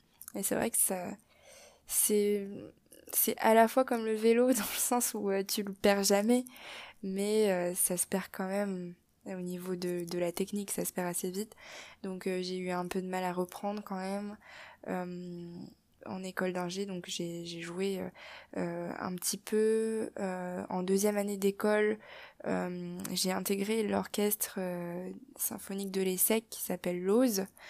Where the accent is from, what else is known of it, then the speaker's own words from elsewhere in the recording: Paris, Île-de-France, France; j'ai grandi à Paris déjà, de parents d'origine chinoise.